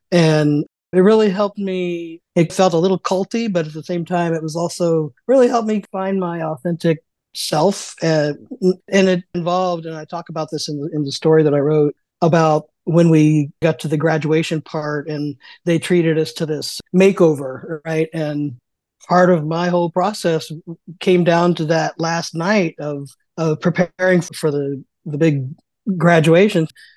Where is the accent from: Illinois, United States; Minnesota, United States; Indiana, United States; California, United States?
Indiana, United States; but I was also from Indiana, where you don't hear much about anything progressive.